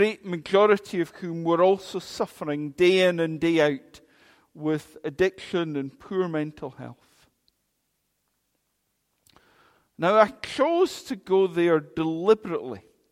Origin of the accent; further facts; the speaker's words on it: Linlithgow, Scotland, United Kingdom; also born or lived in Kent; Born in Kent, you wouldn't know that by the accent. I grew up in Linlithgow. I studied in Edinburgh, in Aberdeen, and in Glasgow. Spent 10 years as a parish minister in sunny Lanarkshire.